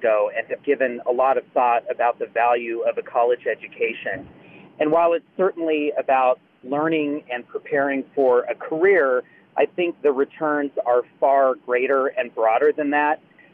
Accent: Denver, Colorado, United States; and I'm from Denver.

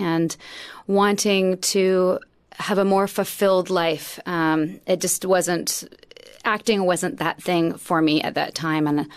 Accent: Vancouver, British Columbia, Canada; in my hometown of Vancouver, which had never been done before.

